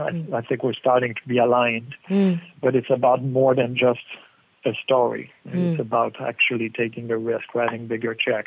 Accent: Canada; I'm Canadian

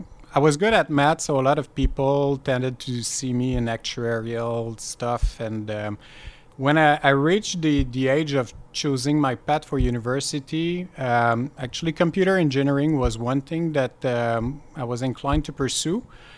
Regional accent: L'Ancienne-Lorette, Quebec, Canada; also born or lived in Montreal, Canada; Yes, I did grow up in the suburb of Quebec City, a city called L'Ancienne Lorette, for those that are from the area. Basically, grew up there until I left to go to McGill for university.

